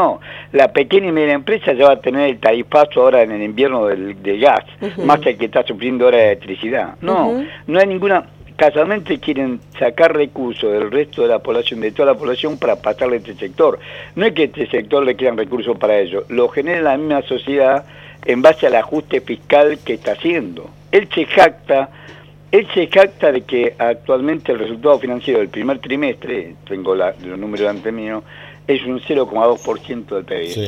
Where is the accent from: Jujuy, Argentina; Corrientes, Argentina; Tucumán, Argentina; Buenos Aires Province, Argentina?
Tucumán, Argentina; Tafí Viejo; born there; now in Buenos Aires, Argentina; yo soy tucumano de nacimiento, hace muchísimos años que vivo en Buenos Aires, y nací en Tafí Viejo.